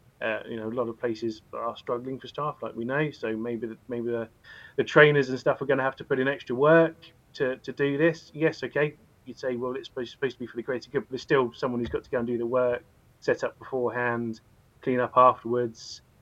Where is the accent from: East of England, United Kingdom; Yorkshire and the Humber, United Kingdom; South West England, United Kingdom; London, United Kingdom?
East of England, United Kingdom; Newmarket; Yes, well, I am born and bred in Newmarket